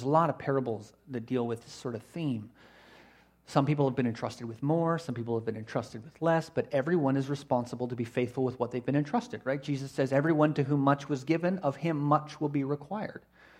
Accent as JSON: {"language": "English", "country": "Canada", "said": "As a Canadian, the Canadian passport will get you into 185 countries in the world without a visa."}